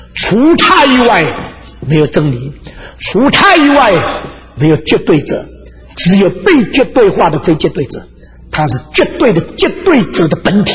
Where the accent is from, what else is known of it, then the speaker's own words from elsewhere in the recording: China; 我们中国人不能明白为什么把整个中国几十年交给一个叫做毛泽东的人